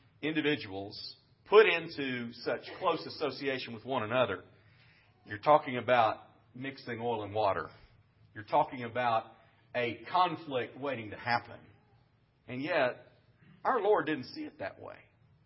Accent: Midwest, United States; You know, I grew up in the Midwest much of my life.

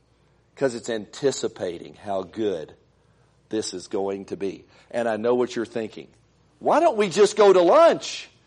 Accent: Indiana, United States; I grew up in Indiana. But there's a lot to be thankful for being a Hoosier.

